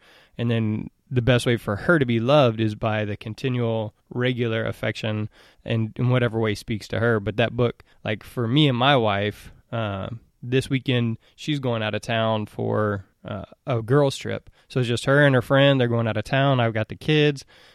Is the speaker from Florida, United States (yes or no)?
no; Houston, Texas, United States; I'm from Houston my whole life.